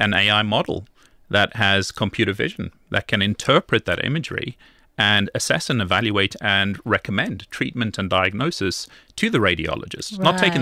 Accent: South Africa; I am originally from South Africa, born and raised, so a proud South African.

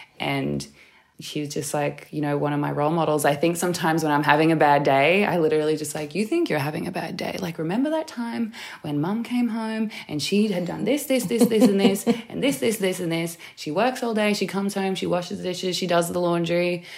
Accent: Newcastle, New South Wales, Australia; my mum spent a lot of time in Karua, which is Worimi, and I was born and raised in Newcastle, which is Awabakal. So I feel as though I'm a little bit blended of both.

